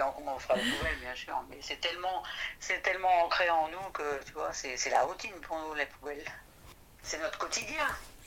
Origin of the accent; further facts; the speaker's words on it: France; moi, tu vois, en tant que petite Française, ça va, je me démerde.